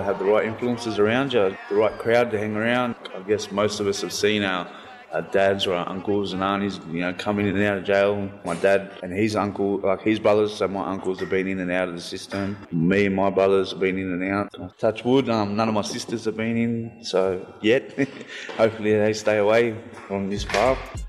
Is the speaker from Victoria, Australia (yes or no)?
no; Miller, New South Wales, Australia; I'm from Miller, 2168. Dungutty, man. My dad grew up La Perouse and born and raised in Liverpool area. 35.